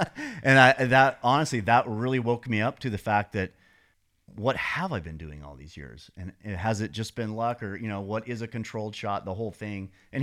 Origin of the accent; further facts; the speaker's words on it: Montana, United States; moved away as an adult; So I grew up in Montana, but when I turned about 30, I moved to San Diego